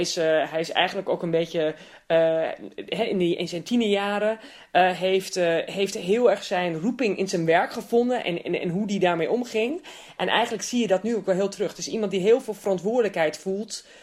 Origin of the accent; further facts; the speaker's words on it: Netherlands; Ik ben natuurlijk ook als Nederlander opgevoed. Mijn man is trouwens wel Spaans.